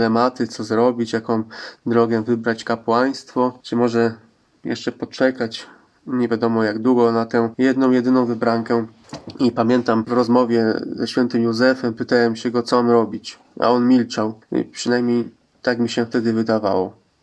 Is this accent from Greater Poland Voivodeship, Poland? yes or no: yes; Ostrów Wielkopolski, Greater Poland Voivodeship, Poland; A ja co prawda pochodzę z Ostrowa